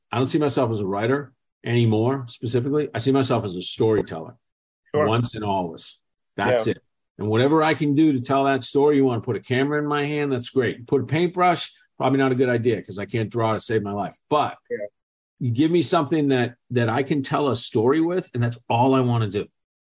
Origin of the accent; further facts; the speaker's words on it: Dorchester, Massachusetts, United States; the story I always tell is we grew up in Dorchester, and Dorchester, where my neighborhood in particular is one of the more violent in the city.